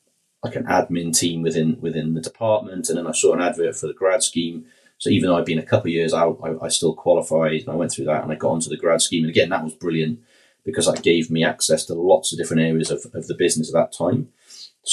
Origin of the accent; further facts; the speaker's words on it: Wales, United Kingdom; I am Welsh.